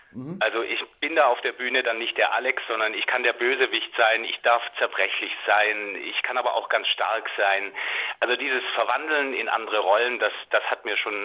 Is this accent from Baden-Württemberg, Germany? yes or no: yes; Rottweil, Baden-Württemberg, Germany; Also Rottweil ist meine Heimatstadt